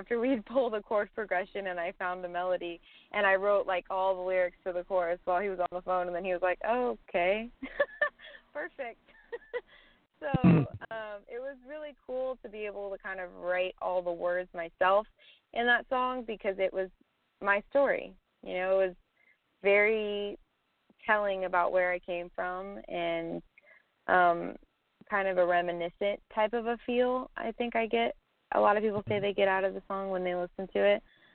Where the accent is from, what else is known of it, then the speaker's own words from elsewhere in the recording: Palmdale, California, United States; After I went back to my hometown, after being gone for a really long time, I was visiting a friend of mine, and I stopped at the store and got out of the car, and it's very, very windy in Palmdale, California